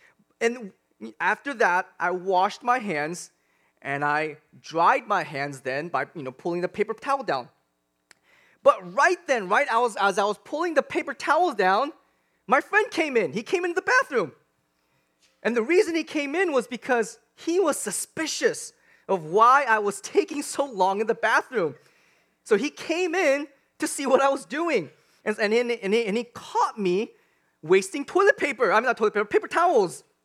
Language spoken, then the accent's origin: English; Washington, United States; English is a second language; also born or lived in South Korea; And so I was born in South Korea, and I came to Washington State just in time to enroll into first grade.